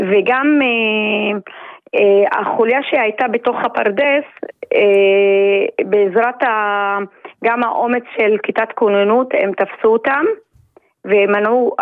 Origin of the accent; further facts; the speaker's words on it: Isfiya, Haifa District, Israel; אני מאוסופיה, מהכרמל.